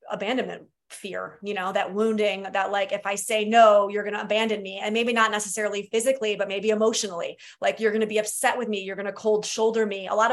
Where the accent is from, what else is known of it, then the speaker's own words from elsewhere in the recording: New York, United States; Toronto's only like an hour and a half from where I grew up in upstate New York. So, or 2 hours.